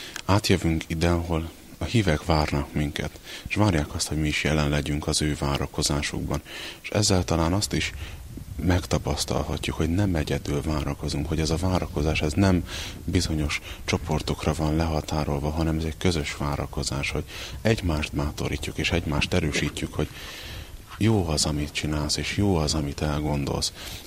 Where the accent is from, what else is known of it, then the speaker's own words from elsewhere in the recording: Baranya, Hungary; a szülőfalumban, Baranya megyében van ez a kis település